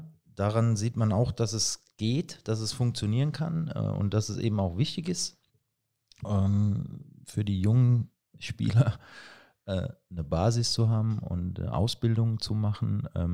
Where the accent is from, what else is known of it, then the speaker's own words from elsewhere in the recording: Grünstadt, Rhineland-Palatinate, Germany; born there; Die Arbeitsstelle war auch nicht in Kaiserslautern, sondern in Grünstadt, in meinem Geburtsort